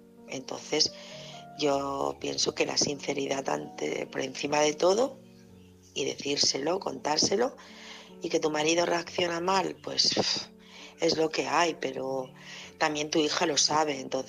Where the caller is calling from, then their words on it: Barcelona, Catalonia, Spain; de Barcelona